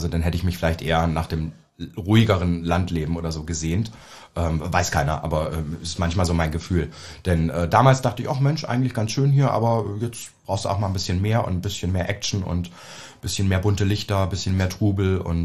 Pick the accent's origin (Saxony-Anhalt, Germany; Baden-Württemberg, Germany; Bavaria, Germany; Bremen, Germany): Saxony-Anhalt, Germany; Naumburg; Also ich komme aus Naumburg an der Saale.